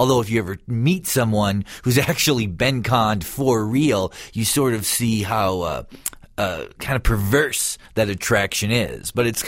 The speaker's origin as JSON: {"language": "English", "region": "Midwest", "country": "United States", "tie": "born or raised there", "said": "the first one was about like glam metal growing up in the Midwest and listening"}